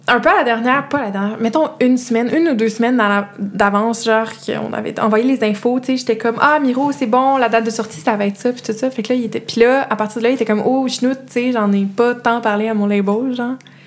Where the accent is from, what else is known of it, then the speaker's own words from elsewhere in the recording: Granby, Quebec, Canada; vu que les deux, on vient de Granby